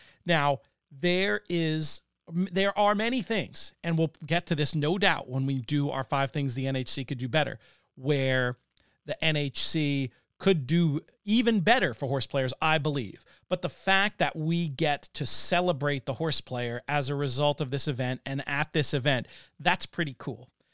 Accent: New York, United States; But as a New Yorker, as somebody with very sensitive city senses

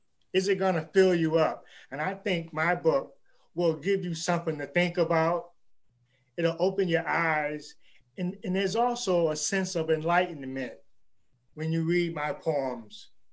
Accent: Birmingham, Alabama, United States; I'm from Birmingham

